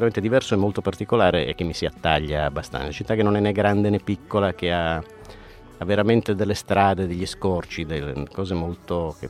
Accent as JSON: {"language": "Italian", "town": "Nuoro", "region": "Sardinia", "country": "Italy", "moved": "as an adult", "lives_now": "Turin, Italy", "said": "Sì, io diciamo sono un sardo barbaricino, sono arrivato a Torino di Nuoro, sono arrivato a Torino nell'81."}